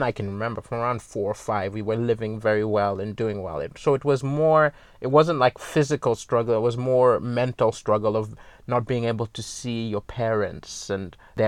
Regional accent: Malawi; also born or lived in Zambia / Kenya / Somalia; Well, I'm from Malawi. I wasn't born there because we were in exile. And so I was born in Zambia and ran around Africa, you know, Kenya, Somalia, all sorts when I was growing up.

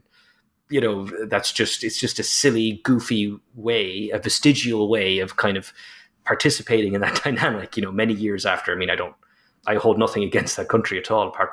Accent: Ireland; it's keeping my tongue in my cheek as an Irishman

